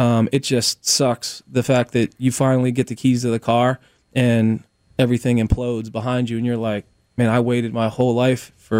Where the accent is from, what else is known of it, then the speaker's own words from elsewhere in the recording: Pittsburgh, Pennsylvania, United States; because I'm from Pittsburgh.